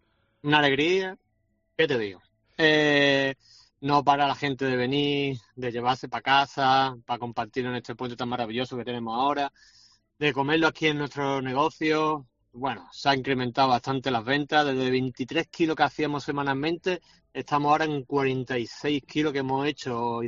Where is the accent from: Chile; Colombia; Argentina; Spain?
Spain; Málaga, Andalusia; soy un malagueño de pura cepa, se puede decir